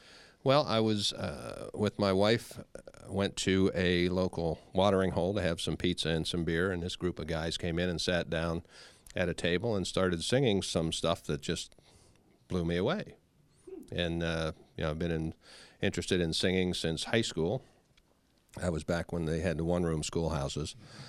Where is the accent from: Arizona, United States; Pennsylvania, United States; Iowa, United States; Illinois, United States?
Pennsylvania, United States; Wampum; I'm from Wampum, Pennsylvania.